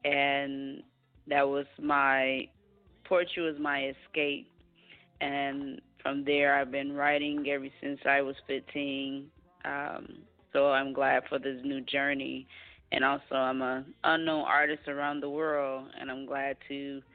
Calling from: Atlanta, Georgia, United States; Thank you for having me. Atlanta, Georgia.

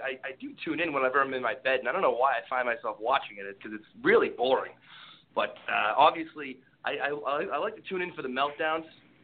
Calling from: Lowell, Massachusetts, United States; Oh, Lowell, Massachusetts.

